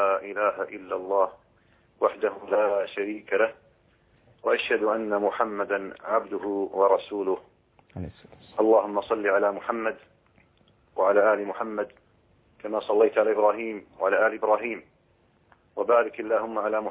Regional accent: Kuwait

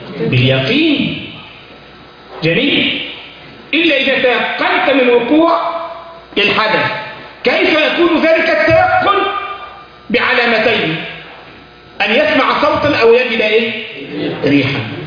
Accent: Egypt; كان عندنا في مصر

